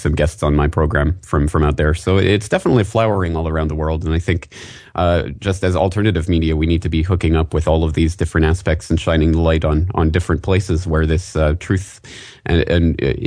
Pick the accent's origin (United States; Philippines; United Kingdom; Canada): Canada; Obviously, as a Canadian and someone who's grown up in that political climate, that's what I know best and feel best situated to talk about.